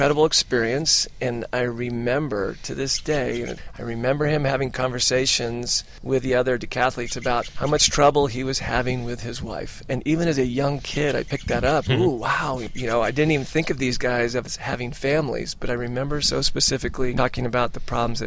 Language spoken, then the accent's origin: English; Visalia, California, United States; I grew up in Visalia, and I was 17 years old and never been on a flight, never been on a plane